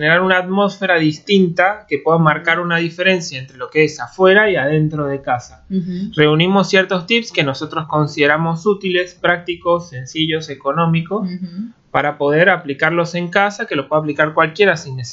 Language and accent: Spanish; Venezuela; now in Argentina; soy venezolano y siempre había ido a asados argentinos